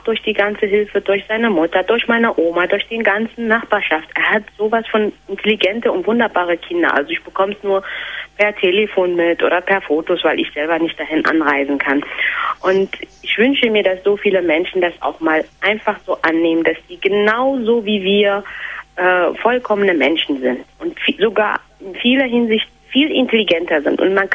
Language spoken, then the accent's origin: German; Eritrea; Ich komme ursprünglich aus Eritrea.